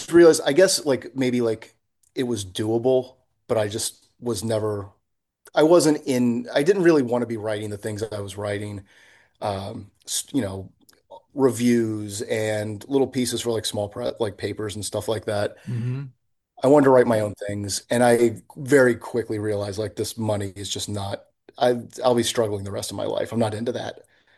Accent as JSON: {"language": "English", "town": "Myrtle Beach", "region": "South Carolina", "country": "United States", "also_born_or_lived": "New York", "moved": "yes", "said": "When people ask, like, where are you from? It still takes me a minute where I want to be like, I'm from Myrtle Beach. Like, I haven't lived there in a long time"}